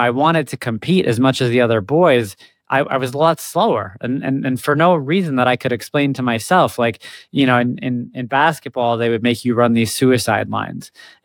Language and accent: English; Egypt; My story began, I was born in Egypt. When I was 3 years old, I was diagnosed with leukemia. You know, growing up in Egypt